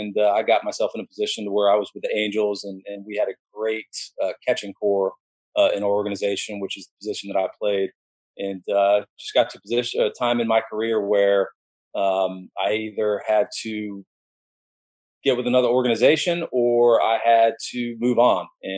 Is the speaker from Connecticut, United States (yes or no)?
no; Orlando, Florida, United States; I grew up in Orlando, grew up tarpon fishing from the Keys up to Boca Grande, Tampa, did a little bit in Homosassa.